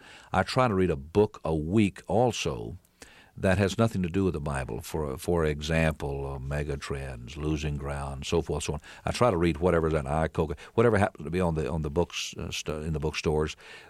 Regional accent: Virginia, United States; As was the entire South. I was born and raised in Virginia.

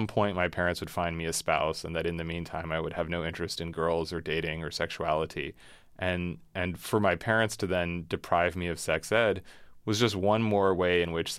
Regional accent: New England, United States; I was the only brown kid in my school. I grew up in New England, so I'm not trying to say I don't want people to misunderstand me. I grew up in a pretty open-minded, very welcoming place.

